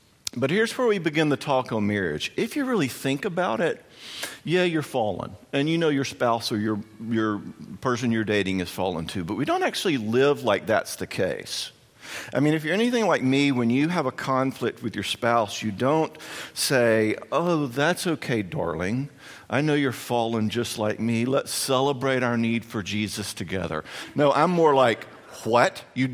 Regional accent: the South, United States; And yes, I do say y'all. I'm from the South.

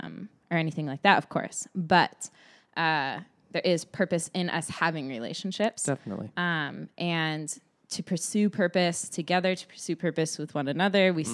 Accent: Arizona, United States; I grew up in a really kind of like, I grew up in Arizona, right?

